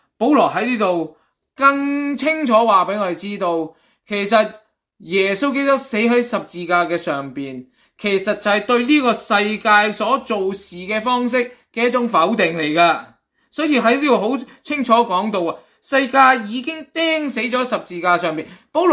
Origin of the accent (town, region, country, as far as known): China